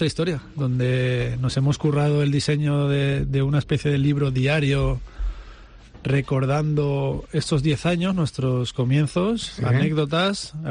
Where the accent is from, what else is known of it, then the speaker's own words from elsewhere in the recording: Valencian Community, Spain; nosotros llevamos nuestra tierra por bandera a cada lugar de España y ahí nos conocen. Vamos a Galicia y somos los valencianos.